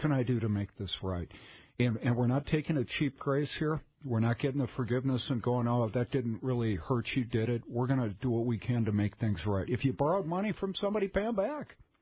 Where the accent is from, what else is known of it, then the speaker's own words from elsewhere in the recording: Edina, Minnesota, United States; Okay, we're from Edina, so if it's not there, you know, it's St. Paul to us.